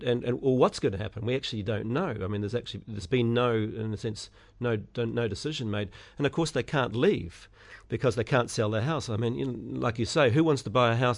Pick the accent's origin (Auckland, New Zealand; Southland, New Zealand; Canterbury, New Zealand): Auckland, New Zealand; Well, look, I grew up in Auckland, and I've lived in central Auckland. We've kept a house there.